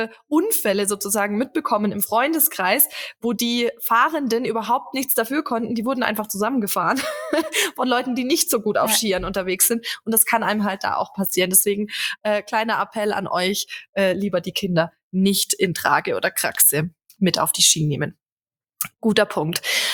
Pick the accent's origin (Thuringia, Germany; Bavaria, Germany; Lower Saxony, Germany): Bavaria, Germany; born there; ich komme gebürtig aus dem Allgäu. Das heißt, Schnee ist mir jetzt auch nicht ganz fremd.